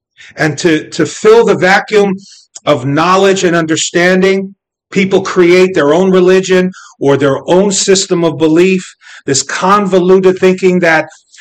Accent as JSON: {"language": "English", "town": "Brooklyn", "region": "New York", "country": "United States", "tie": "born or raised there", "said": "You know, as a Jew growing up in Brooklyn, New York, I dutifully followed Judaism, the religion of my family."}